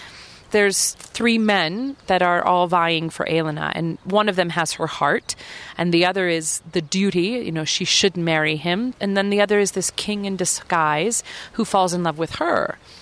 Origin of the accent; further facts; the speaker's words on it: Kansas City, Missouri, United States; I get to go to my hometown in Kansas City